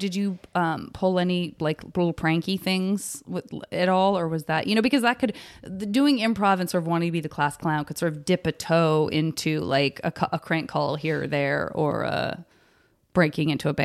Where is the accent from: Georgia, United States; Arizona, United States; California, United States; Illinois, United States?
Arizona, United States; Tucson; Eating, I eat, and I'm from Tucson. This is about me.